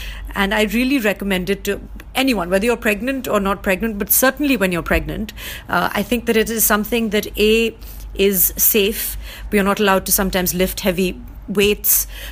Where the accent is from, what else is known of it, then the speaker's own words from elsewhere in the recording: Delhi, India; now in Mumbai, India; when I moved to Mumbai, because I grew up in Delhi and lived in Delhi